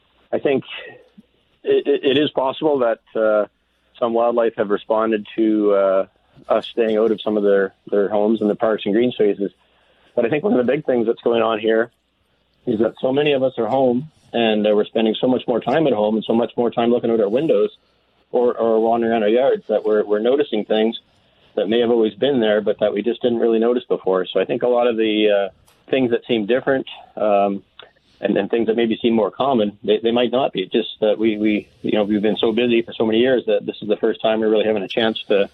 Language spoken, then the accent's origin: English; the Maritimes, Canada; I'm from the Maritimes originally